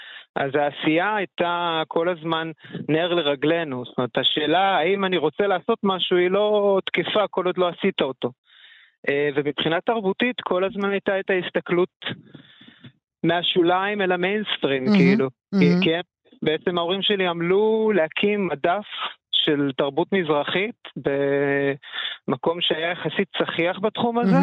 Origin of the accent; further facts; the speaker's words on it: Tel Aviv, Tel Aviv District, Israel; גרנו בתל אביב, אז אתה בתוך תל אביב, אתה, ההורים שלי לא מוכרים, וזאת הייתה המציאות שלי כילד